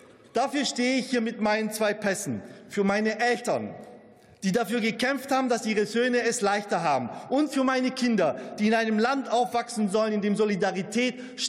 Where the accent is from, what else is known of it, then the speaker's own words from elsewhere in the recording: Germany; ich bin Deutscher und Italiener.